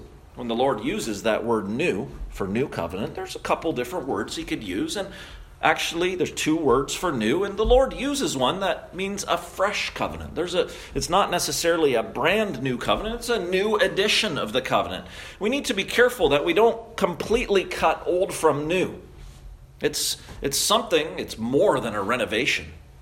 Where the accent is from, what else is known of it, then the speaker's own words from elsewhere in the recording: Canada; As a Canadian